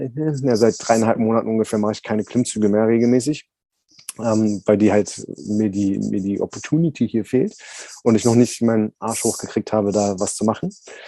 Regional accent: Berlin, Germany; ich bin ja Berliner, also ich bin in Berlin aufgewachsen und hab noch nie was anderes gesehen, sage ich mal so.

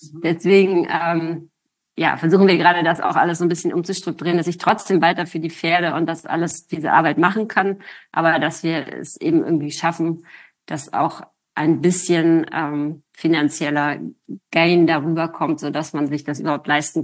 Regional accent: Hamburg, Germany; born there; Also ich bin in Hamburg geboren.

